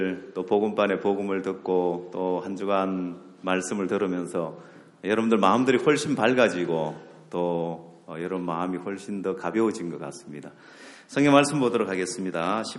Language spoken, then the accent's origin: Korean; Ulsan, South Korea; 제 고향이 울산인데